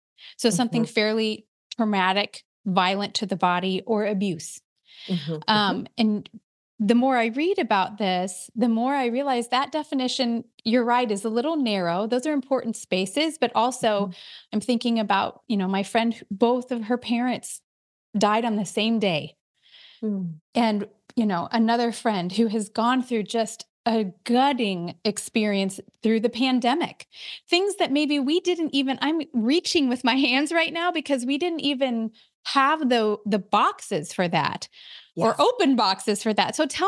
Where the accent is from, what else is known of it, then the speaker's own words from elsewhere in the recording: Midwest, United States; So I am also a Midwesterner